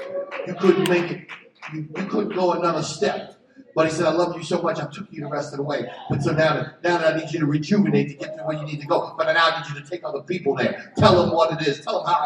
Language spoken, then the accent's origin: English; Philadelphia, Pennsylvania, United States; me being the guy that I was growing up in Philly, I thought it was me.